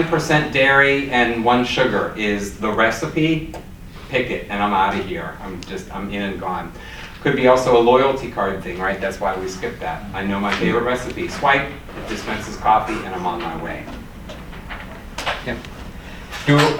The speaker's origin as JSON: {"language": "English", "town": "New Orleans", "region": "Louisiana", "country": "United States", "said": "I'm from New Orleans, half coffee, half hot milk"}